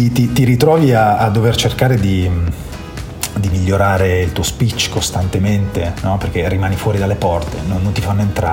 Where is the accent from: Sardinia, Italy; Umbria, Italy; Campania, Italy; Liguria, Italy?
Liguria, Italy; Genoa; io vengo da Genova, no? Ho fatto 33 anni a Genova.